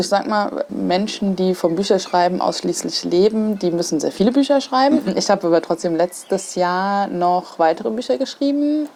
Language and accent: German; Mainz-Kostheim, Hesse, Germany; Ich komme tatsächlich hier aus Mainz. Also ich bin echt Mainzer Mädchen und ich bin in Kostheim groß geworden tatsächlich. Bin aber hier in Mainz geboren, bin hier zur Schule gegangen, habe hier Abi gemacht und studiert.